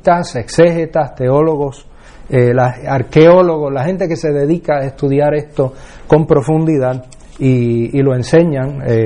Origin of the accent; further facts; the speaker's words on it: Puerto Rico; Un querido profesor, amigo, en mi tierra, en Puerto Rico